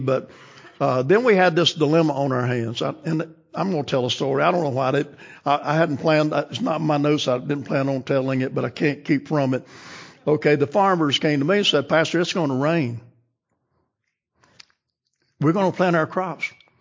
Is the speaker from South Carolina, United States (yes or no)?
yes; South Carolina, United States; Where we grew up in South Carolina, they smoke them.